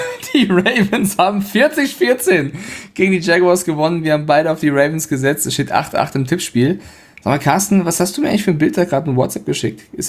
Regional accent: Frankfurt, Hesse, Germany; Ja, vielleicht also ich bin komme ich aus da Frankfurt

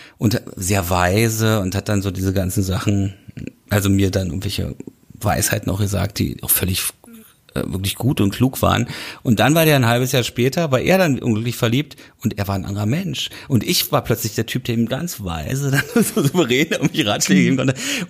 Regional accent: Köpenick, Berlin, Germany; Ich komme aus Köpenick ursprünglich

